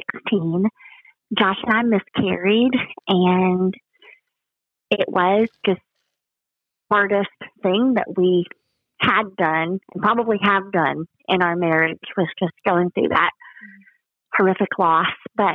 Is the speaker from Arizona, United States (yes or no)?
no; Huntsville, Alabama, United States; I grew up in Huntsville. My mom is a Huntsville native.